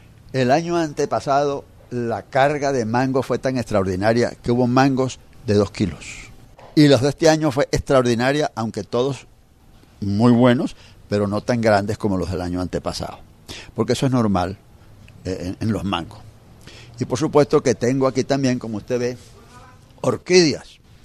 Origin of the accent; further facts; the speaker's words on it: Cuicas, Trujillo, Venezuela; also born or lived in Carora; Éramos campesinos, vivíamos en el campo, en pequeñas ciudades como en Carora, pues que éramos 20 familias, o en un pueblo como mi pueblo de Cuicas, donde mi madre fue maestra de escuela en los últimos tiempos.